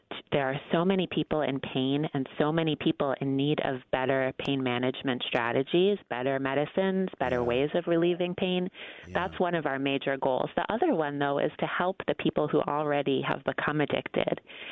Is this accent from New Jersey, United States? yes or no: no; Massachusetts, United States; now in Washington, D.C., United States; Originally, I'm from Massachusetts. Now I live down here in D.C.